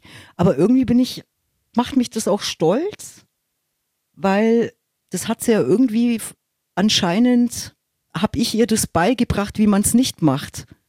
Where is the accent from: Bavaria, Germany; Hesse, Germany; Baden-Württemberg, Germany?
Bavaria, Germany; Munich; Das ist meine Heimat.